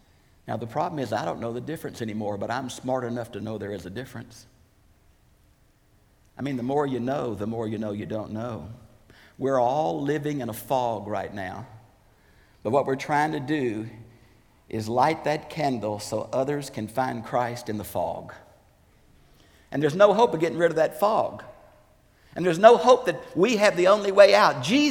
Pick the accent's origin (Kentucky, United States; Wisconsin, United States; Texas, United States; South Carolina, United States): Texas, United States; Houston; I was preaching out in West Texas one time, and I grew up in Houston. I thought milk came out of cans. I'm not a farmer.